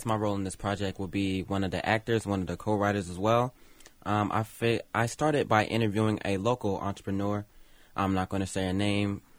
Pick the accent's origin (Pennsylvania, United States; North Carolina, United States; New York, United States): North Carolina, United States; Durham; also born or lived in Cheverly, Maryland; So I was born in Cheverly, Maryland. I grew up there for 6 years, and I moved down in Durham. I was about first grade, second grade, so mm-hmm. I've been here for a good 10 years.